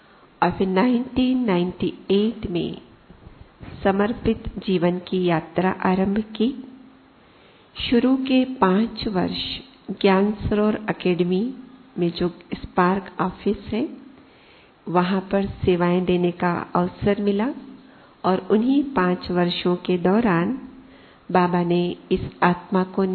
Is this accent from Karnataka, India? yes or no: no; Gondia, Maharashtra, India; चूंकि हम गोंदिया से हैं जो नागपुर सब जोन में पड़ता है, तो नागपुर में फिर हमें रहने का सुअवसर मिला।